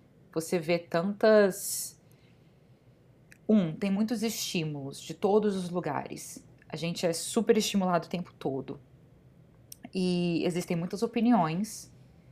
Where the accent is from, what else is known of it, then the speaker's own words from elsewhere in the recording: Brazil; now in United States; como brasileira morando nos Estados Unidos